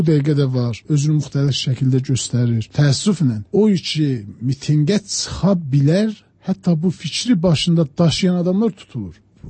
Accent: South Azerbaijan, Iran; moved away; Güney Azərbaycanlıyam. Siyasi ideyama görə mən uzun müddətdir Güneydə yaşamıram, İran adlanan ölkədə.

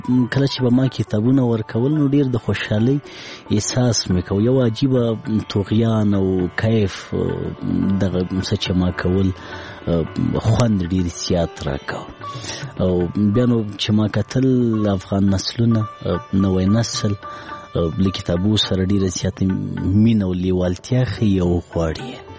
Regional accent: Laghman, Afghanistan; زه په لغمان کې پیدا شوم، په لغمان کې را لوی شوم، ښوونځی مې په لغمان کې لوستې

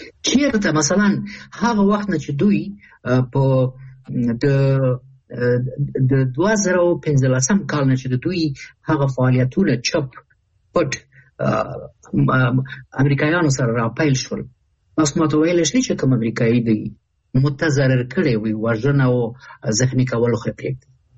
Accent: Kabul, Afghanistan; زه د کابل یم.

